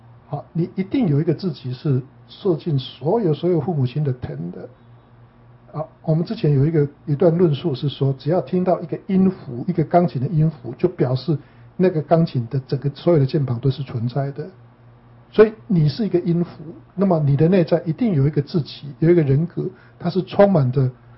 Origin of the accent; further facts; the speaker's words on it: Taiwan; 可是我刚从台湾来的时候